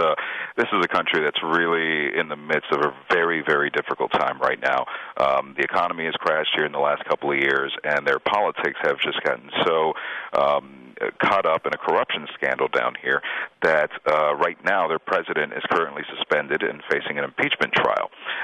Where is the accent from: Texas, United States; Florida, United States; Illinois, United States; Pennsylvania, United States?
Florida, United States; Miami; now in Rio de Janeiro, Brazil; I'm from Miami, and quite frankly, South Beach has got nothing on the beaches down here in Rio.